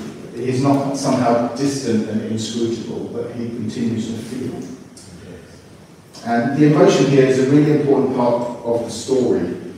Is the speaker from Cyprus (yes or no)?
yes; Cyprus; I'm from Cyprus, right? In Cyprus, the most popular word is tomorrow.